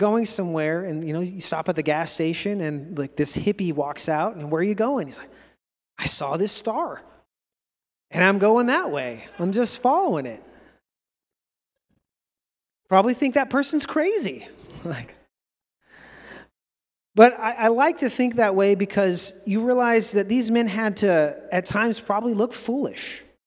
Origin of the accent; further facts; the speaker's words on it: Alaska, United States; I know before I moved back to Alaska, I grew up in Southeast Alaska.